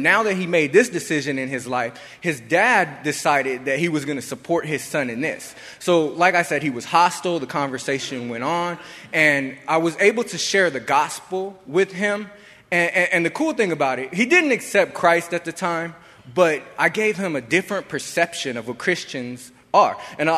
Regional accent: San Bernardino, California, United States; because I'm from San Bernardino.

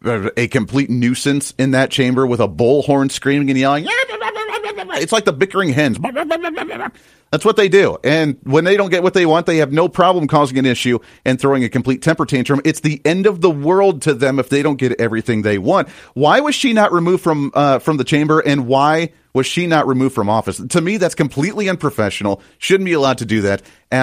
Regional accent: Colorado, United States; That's where I originally came from growing up in Colorado.

